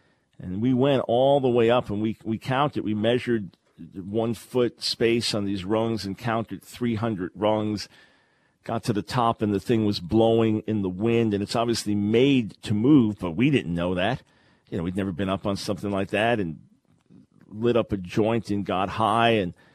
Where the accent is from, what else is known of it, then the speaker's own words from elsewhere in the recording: Island Park, New York, United States; Not far from where I grew up on Long Island, a little town between Oceanside and Long Beach called Island Park. A family moved there when I was just about 7 years old and lived there until I got married in 1976.